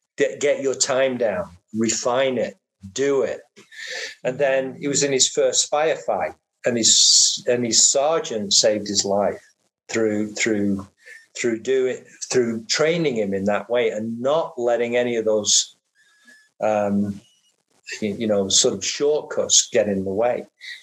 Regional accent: England, United Kingdom; moved away; We came over from England at the same time

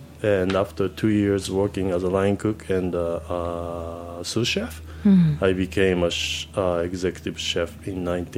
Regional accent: Japan; now in United States; Well, I'm Japanese. I grew up in Japan.

